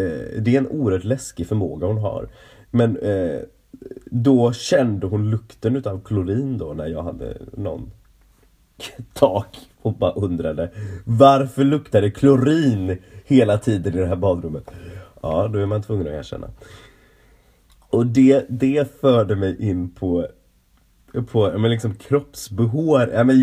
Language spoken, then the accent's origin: Swedish; Stockholm County, Sweden; jag pratar göteborgska nu, jag är inte från Göteborg, jag är från Roslagen.